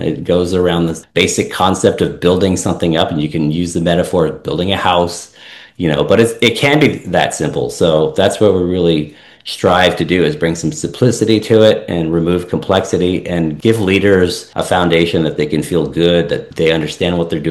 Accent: Canada; moved away as an adult; now in California, United States; I grew up in Canada. So I ended up in California when I started my first agency

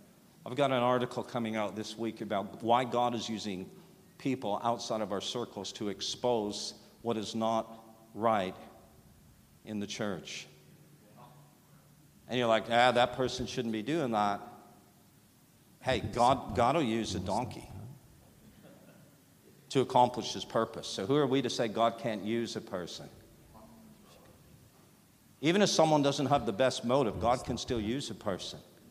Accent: Canada; We live not too far from where he did most of his ministry in New York State, growing up in Canada, just across the border.

